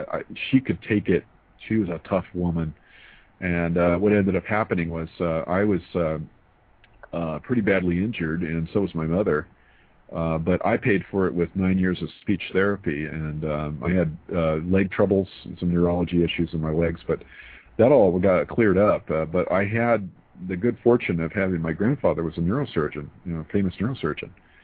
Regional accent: El Paso, Texas, United States; born there; I was born in El Paso, Texas, at Fort Bliss.

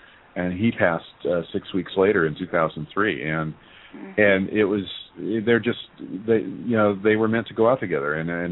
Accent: El Paso, Texas, United States; born there; I was born in El Paso, so you know.

